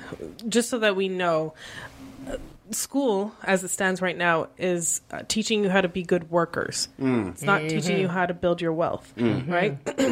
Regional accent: Canada; I think that's part of being Canadian and as someone who needs healthcare.

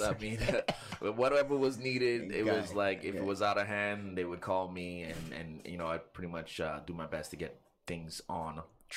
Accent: Montreal, Quebec, Canada; I grew up in Little Burgundy, actually. Mm-hmm. 811 apartment 3, St. Martin Street.

